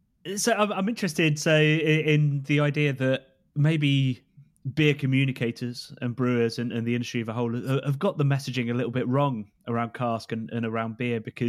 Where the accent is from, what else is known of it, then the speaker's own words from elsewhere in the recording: South East England, United Kingdom; I grew up in Oxfordshire